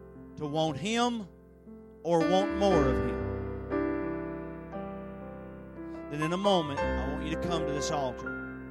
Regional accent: Birchwood, Tennessee, United States; now in Cleveland, United States; They said last night I'm in Cleveland, Tennessee, and I am, but I'm really from Birchwood, Tennessee, 18 miles west of Cleveland. Birchwood is one of those places that has a sign that says unincorporated.

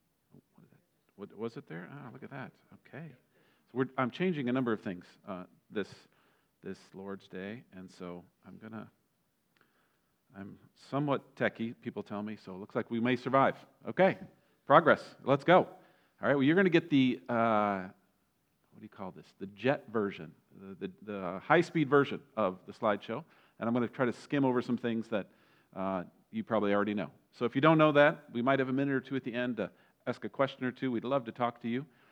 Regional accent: Midwest, United States; Growing up in the Midwest, we grew up around Great Lakes

